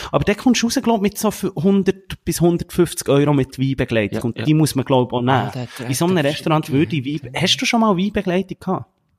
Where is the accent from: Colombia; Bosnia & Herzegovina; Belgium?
Colombia; Ja, als Kolumbianer, für mich ist es halt schwierig.